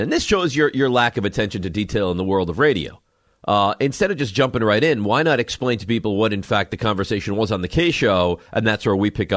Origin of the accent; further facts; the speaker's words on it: Long Island, New York, United States; All right, I grew up on Long Island. I dealt with the Islanders fans.